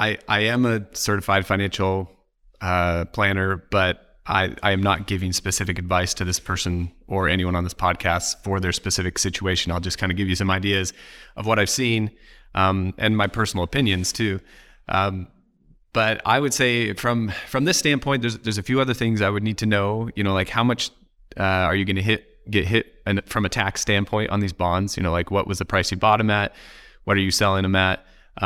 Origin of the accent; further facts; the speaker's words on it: Oregon, United States; and I'm from Oregon.